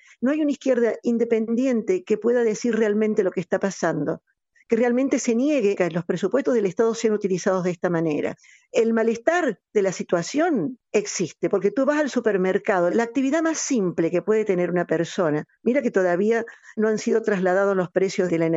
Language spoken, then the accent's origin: Spanish; Argentina; sabes que yo soy argentina